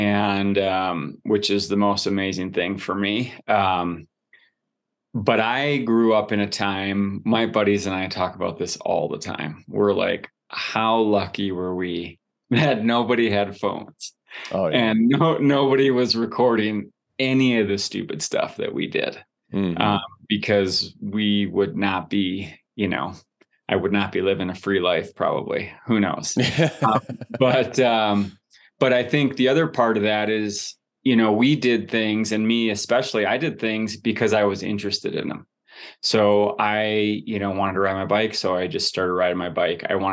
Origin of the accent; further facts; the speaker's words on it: Wisconsin, United States; dude, I grew up in Wisconsin and I was skiing in jeans at Little Switzerland